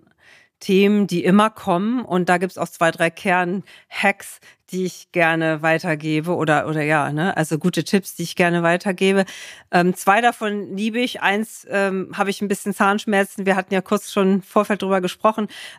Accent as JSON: {"language": "German", "town": "Hanover", "region": "Lower Saxony", "country": "Germany", "said": "Ich bin aus Hannover"}